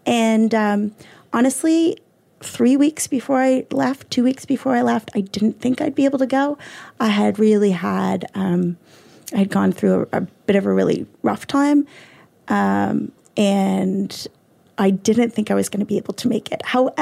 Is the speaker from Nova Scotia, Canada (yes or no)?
yes; Cole Harbour, Nova Scotia, Canada; No, I'm from Cole Harbour.